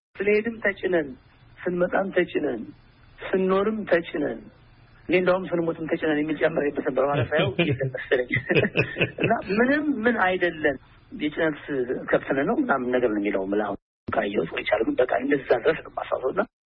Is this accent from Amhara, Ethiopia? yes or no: yes; Gondar, Amhara, Ethiopia; now in United States; ተወልጄ ያደኩት ጎንደር ነው።